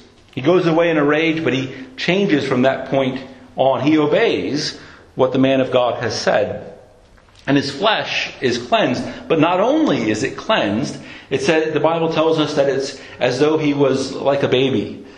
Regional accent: United States; Growing up in the States, and the rivers like the Mississippi and others, those are massive rivers.

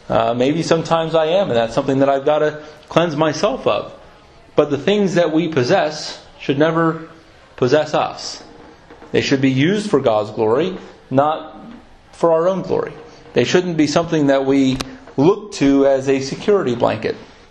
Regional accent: United States; But I enjoy the benefits of being from the United States, from being an American, at least most of the time.

